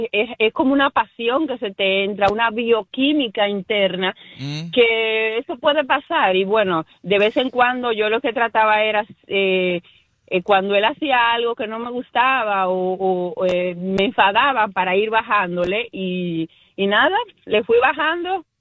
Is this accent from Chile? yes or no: no; Dominican Republic; Sí, yo soy dominicana.